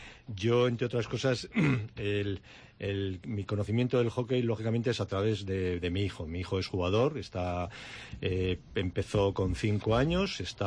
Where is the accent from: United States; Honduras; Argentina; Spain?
Spain; Navarre; now in Jaca, Spain; yo soy navarro, bueno, llevo muchos años, la mitad de mi vida la llevo aquí en Jaca. Mis hijos son jacetanos y mi mujer es jacetana.